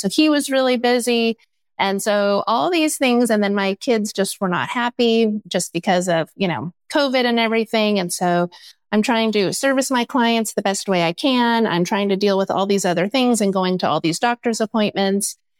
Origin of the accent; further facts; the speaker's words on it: California, United States; now in Texas, United States; Well, I actually used to say … I'm from Southern California, but please don't hate me.